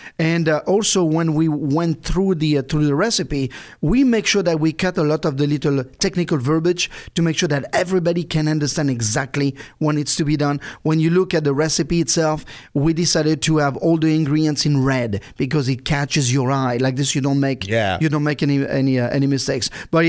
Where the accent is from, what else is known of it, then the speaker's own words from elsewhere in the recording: Brittany, France; also born or lived in Jersey; I grew up in Brittany. I was born in on the island of Jersey, which is like, you know, surrounded by water.